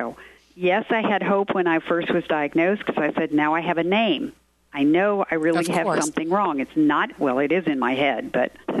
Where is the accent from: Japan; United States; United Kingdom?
United States; Michigan; also born or lived in Massachusetts / South Carolina; Well, I grew up in Michigan, but I was born in Massachusetts. I only lived there 2 years.